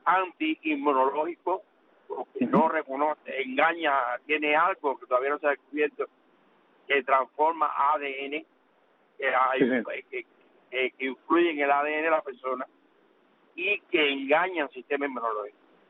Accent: Cuba; Yo quiero decirle a mi pueblo cubano que se cuide

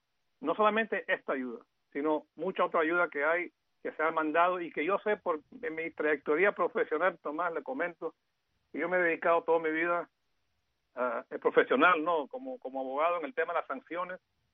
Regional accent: United States; yo nunca he estado en Cuba, yo nací aquí. Yo soy de padres cubanos, yo soy gringo

